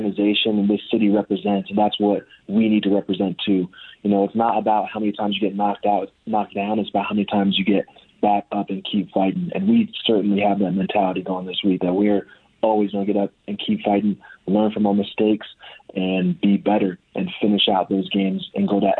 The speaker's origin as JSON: {"language": "English", "region": "New York", "country": "United States", "tie": "born or raised there", "said": "So I did have dreams of going to Auburn, but I was raised in New York, so that's a long ways away."}